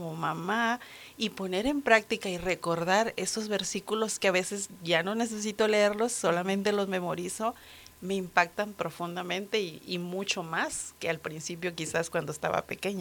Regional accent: Matamoros, Tamaulipas, Mexico; Soy originaria de Matamoros, Tamaulipas, México.

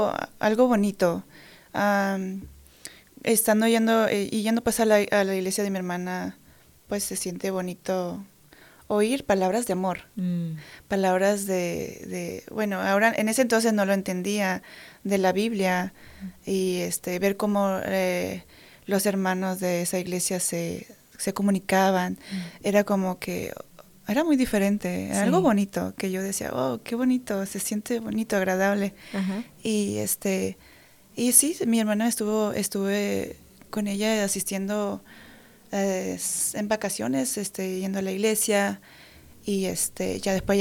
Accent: Coatepec Harinas, State of Mexico, Mexico; yo soy del Estado de México, de un lugar que se llama Coatepec, Harinas.

